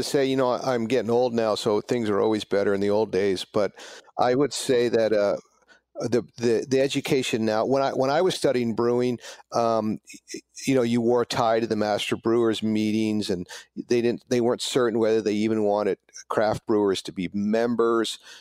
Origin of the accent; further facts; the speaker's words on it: San Francisco, California, United States; I didn't know, growing up in San Francisco, there's a lot of wineries in Northern California, a lot of cheese factories.